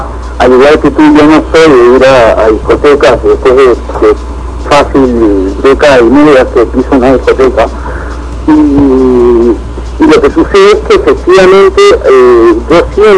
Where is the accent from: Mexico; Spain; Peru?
Peru; Yo soy un peruano más.